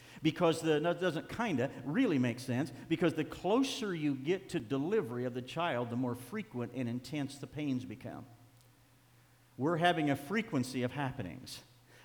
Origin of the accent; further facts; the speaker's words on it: United States; But it's refreshing as an American pastor.